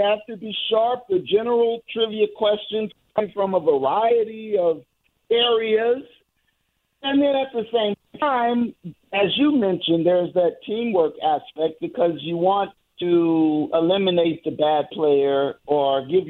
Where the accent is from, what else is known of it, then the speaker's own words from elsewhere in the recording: St. Louis, Missouri, United States; moved away as an adult; now in Los Angeles, United States; Well, I was born and raised in St. Louis. Lived there up until I graduated high school and left for college. And so I'm currently living in Los Angeles.